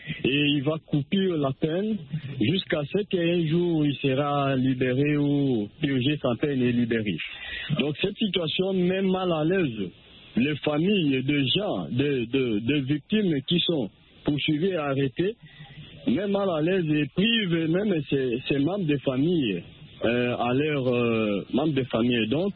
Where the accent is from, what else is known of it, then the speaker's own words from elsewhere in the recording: DR Congo; ici, chez moi, en République démocratique du Congo